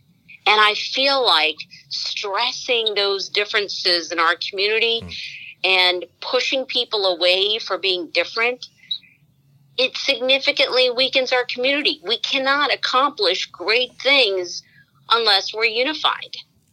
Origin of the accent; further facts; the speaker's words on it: India; And I'm proud of being an Indian. I'm proud of being Hindu. I am proud to represent my culture, my community